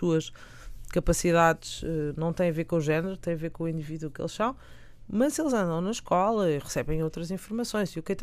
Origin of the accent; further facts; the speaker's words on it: Estoril, Lisbon, Portugal; born there; Eu nasci no Estoril.